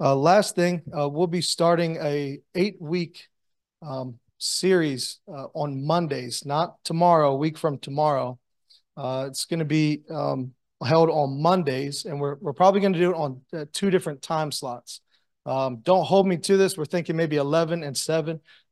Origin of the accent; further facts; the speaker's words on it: Baltimore, Maryland, United States; So growing up in Baltimore, just kind of full disclosure, at least in my experience, I didn't know one Boy Scout growing up.